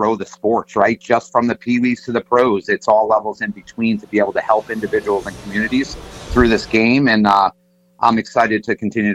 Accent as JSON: {"language": "English", "region": "Northeast", "country": "United States", "said": "I'm a Northeasterner, but being in the South in baseball and sports in general there in the South, it's just accelerated."}